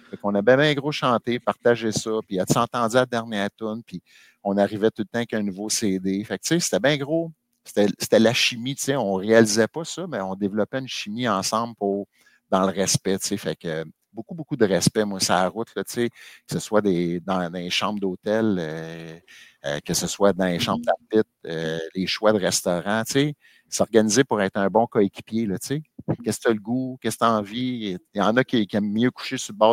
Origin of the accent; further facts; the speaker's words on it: Longueuil, Quebec, Canada; Fait que Marc Muller, j'ai grandi avec lui à Longueuil, dans le régional.